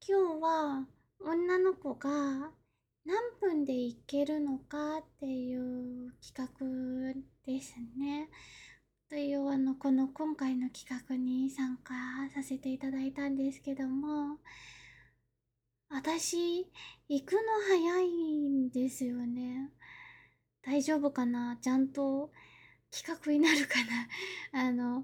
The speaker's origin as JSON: {"language": "Japanese", "region": "Kanagawa", "country": "Japan", "said": "出身地は神奈川です。年齢は24歳で"}